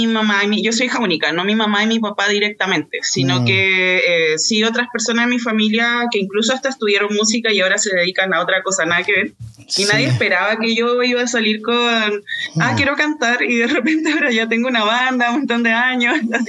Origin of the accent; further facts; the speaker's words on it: Santiago, Santiago Metropolitan Region, Chile; Yo nací en Santiago y crecí en Santiago Centro, así no puedo ser más del centro. Y lo bonito como de mi vida un poco es que crecí en una casa muy grande